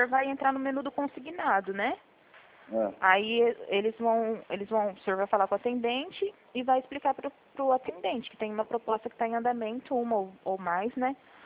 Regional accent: Presidente Prudente, São Paulo, Brazil; eu sou de Presidente Prudente.

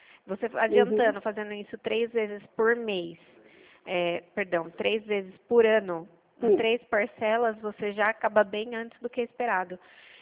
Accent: Itu, São Paulo, Brazil; eu sou daqui de Itu.

